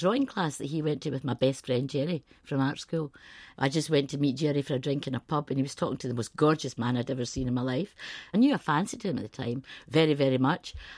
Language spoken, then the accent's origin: English; Scotland, United Kingdom; I am Scottish and that's a big part of my identity.